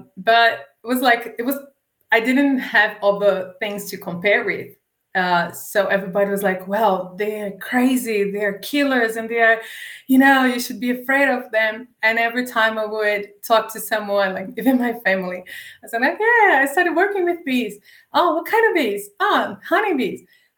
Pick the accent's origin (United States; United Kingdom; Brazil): Brazil; moved away as an adult; now in Australia; Well, I'm from Brazil. I've been in Australia for 3 years now. I came to Australia to do my PhD.